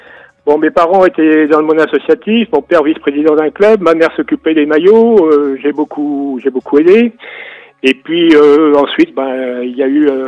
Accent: Landivisiau, Brittany, France; Pouescat, Finistère Nord, c'est tout près de chez moi, je suis natif de l'Andivisio

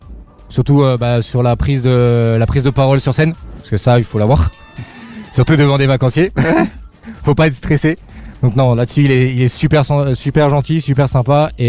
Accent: Nice, Provence-Alpes-Côte d'Azur, France; Alors moi, je viens du soleil, je viens de la Côte d'Azur

